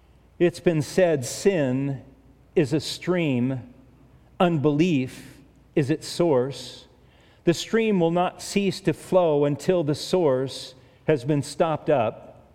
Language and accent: English; Manhattan Beach, California, United States; We used to have those when I grew up in Manhattan Beach.